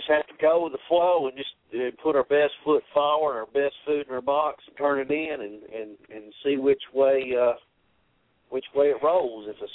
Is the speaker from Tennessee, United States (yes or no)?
yes; McKenzie, Tennessee, United States; And then we have one here in my hometown, McKenzie, Tennessee